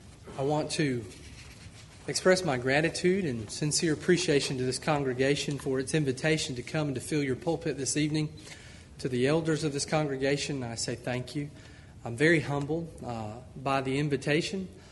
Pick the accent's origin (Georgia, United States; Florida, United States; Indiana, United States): Georgia, United States; I am from Georgia, and if you were from Georgia, you would not think I have an accent, but Brother Dekema told me that I do have an accent